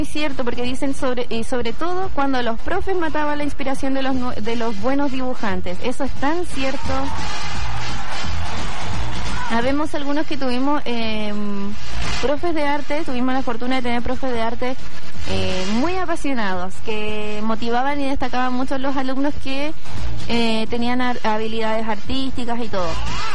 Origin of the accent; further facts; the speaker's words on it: Bosque Mar, Los Lagos, Chile; que yo soy de Bosque Mar, entonces todos los días 1.200 y 1.200